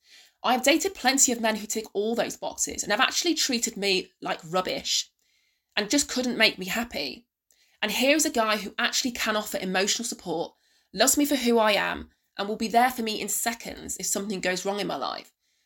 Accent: England, United Kingdom; also born or lived in Sierra Leone; My mum, who's from Sierra Leone, moved with my dad when I was only one to have a better life in England.

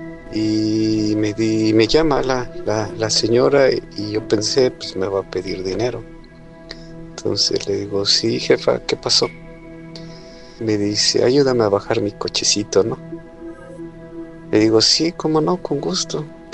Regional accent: Mexico; now in Middle East; yo soy de México y me encuentro en Medio Oriente.

